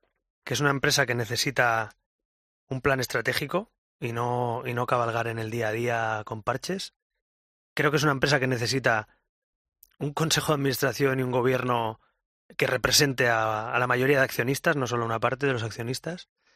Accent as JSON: {"language": "Spanish", "country": "Spain", "said": "Como cualquier español, con un poquito más de formación o información."}